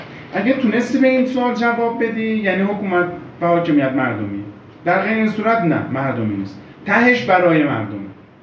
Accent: Hamedan, Hamadan, Iran; حالا از شهر خودم مثلا بزنم از همدان مثلا نزنیم

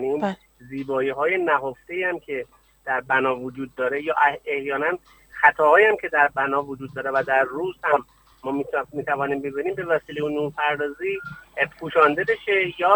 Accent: Hamadan, Iran; مخصوصا برای شهر همدان که حالا ما همدانی هستیم

